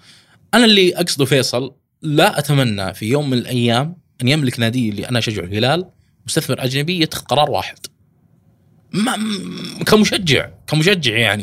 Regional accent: Saudi Arabia; أفضل نموذج لنا كسعوديين لموضوع الخصخصة نموذج الإسباني

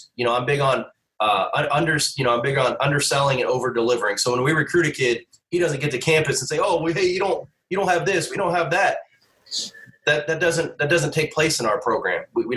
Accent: Daytona Beach, Florida, United States; also born or lived in Lexington; Like, I'm from Daytona Beach, obviously born in Lexington, but I'm from Daytona.

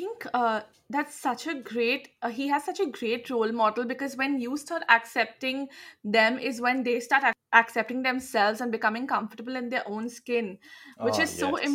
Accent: India; because we are from India, right?

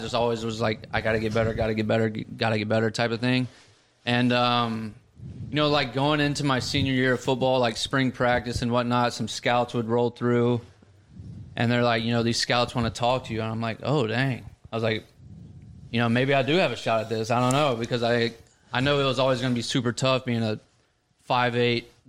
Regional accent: Louisiana, United States; also born or lived in Tennessee; now in Nashville, United States; Yeah, from down south. I was born in Tennessee, and I grew up most of my life in Louisiana.

